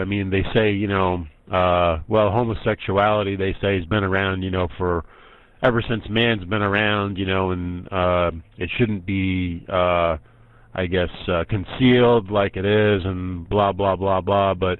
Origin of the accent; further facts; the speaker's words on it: New York, United States; being I'm originally from New York